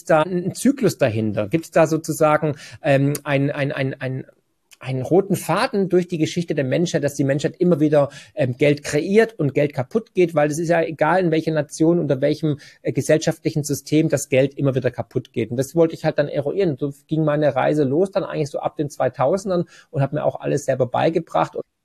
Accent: Swabia, Germany; Ich bin ja Schwabe, wie man hört, ne?

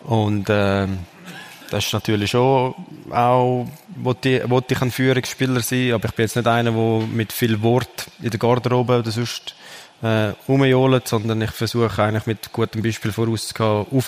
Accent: Zurich, Switzerland; Ich bin in Zürich geboren, Zürich gross geworden und all meine Familie wohnt innerhalb von 20 Minuten entfernt

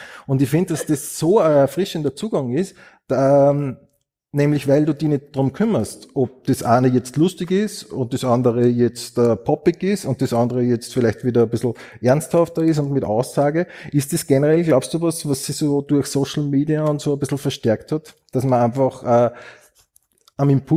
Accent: Upper Austria, Austria; Ich bin aus Oberösterreich

